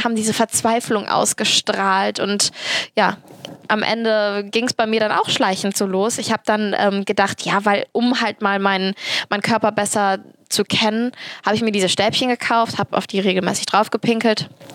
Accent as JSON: {"language": "German", "town": "Cologne", "region": "North Rhine-Westphalia", "country": "Germany", "said": "ich bin Kölnerin und halbe Türkin."}